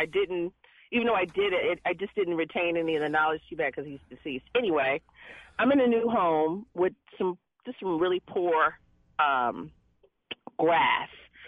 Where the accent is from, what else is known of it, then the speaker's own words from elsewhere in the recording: Marlboro, United States; Which is funny, because I grew up in Marlboro, and we lived on a quarter acre of land